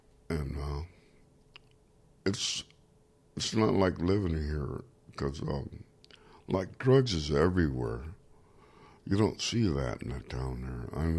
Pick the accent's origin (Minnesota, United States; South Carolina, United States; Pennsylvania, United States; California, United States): California, United States; Hayward; I'm from Hayward.